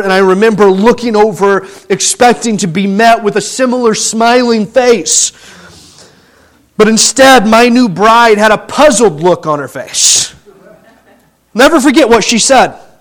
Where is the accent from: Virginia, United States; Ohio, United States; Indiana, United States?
Indiana, United States; And I grew up in Indiana.